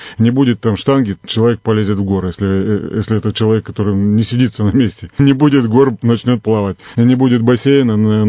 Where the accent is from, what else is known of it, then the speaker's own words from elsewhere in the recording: Cheremkhovo, Irkutsk Oblast, Russia; born there; now in Zima, Russia; Нет, я родился в Черемхово.